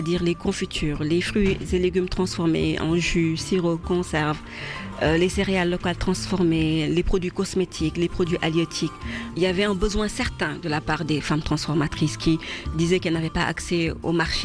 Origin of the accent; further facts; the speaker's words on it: Saint-Louis, Senegal; Je suis originaire de Saint-Louis, du Sénégal